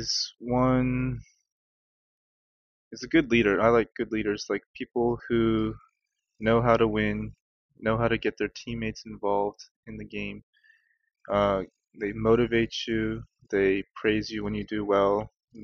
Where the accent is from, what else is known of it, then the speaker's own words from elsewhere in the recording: Atlanta, Georgia, United States; I'm from Atlanta, so my favorite team is the Hawks.